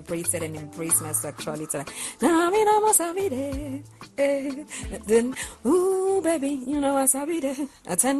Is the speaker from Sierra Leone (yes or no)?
yes; Sierra Leone; I'm from Sierra Leone.